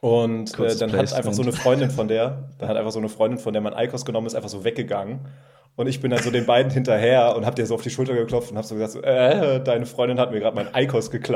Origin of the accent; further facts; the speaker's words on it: Frankfurt, Hesse, Germany; hier in Frankfurt. Ich komme aus Frankfurt, ja.